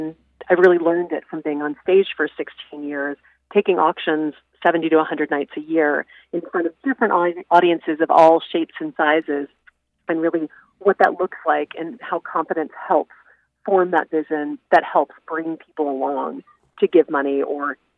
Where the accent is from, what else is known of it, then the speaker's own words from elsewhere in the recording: Louisiana, United States; I grew up in Louisiana, in a place where we were definitely told, you know, your job is not to be loud.